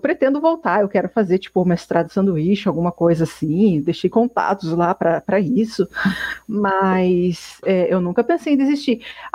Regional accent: Chile; first language Spanish; Portuguese is a second language; que sou eu, que sou espanhola, não, que falo espanhol, que sou chilena, não estou entendendo nada do que esse cara está falando

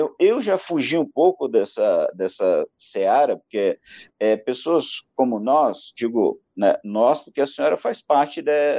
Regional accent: Teresina, Piauí, Brazil; now in Curitiba, Brazil; sou natural de Teresina, Piauí, exatamente.

